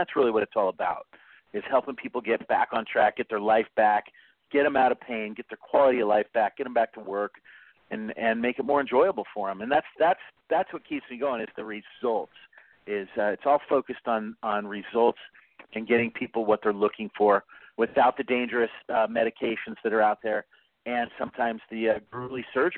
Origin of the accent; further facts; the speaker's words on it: Vancouver, Washington, United States; also born or lived in Portland, Oregon; I grew up in Portland. I was actually born in Portland, and when I was about six, I moved to Vancouver, and that's pretty much where I wanted to hang my hat.